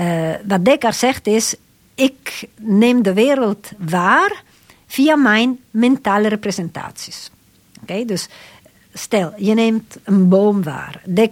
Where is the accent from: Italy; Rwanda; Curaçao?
Italy; accent: Italian; Dutch is a second language; mijn eigen stem en mijn Italiaans accent niet te horen